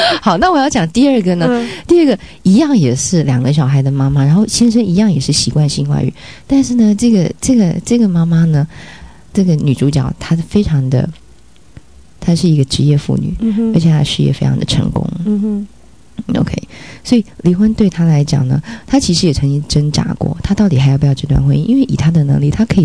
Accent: Taiwan; 我们台湾人啊，结那个结婚的那个习俗，就是有很多不必要的礼俗

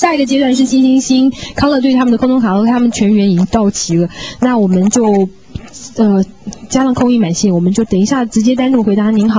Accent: Taiwan; 你看我们身为台湾人，中国人。中文讲得这么好，中文那么难学，我们已经基本的母语都会了嘛。

